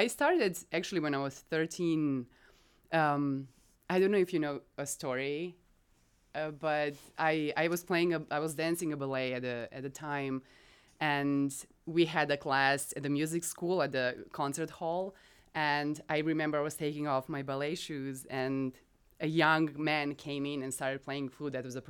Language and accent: English; Pančevo, Vojvodina, Serbia; moved away as an adult; also born or lived in Belgrade / Paris; I was born and raised in Pančevo, which is a town 10 minutes from Belgrade.